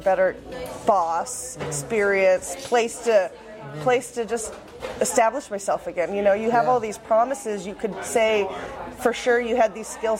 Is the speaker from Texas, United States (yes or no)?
no; California, United States; moved away as an adult; now in Canada; Yes, I'm from California, and I came up here and I had a couple babies, and I've been at home raising them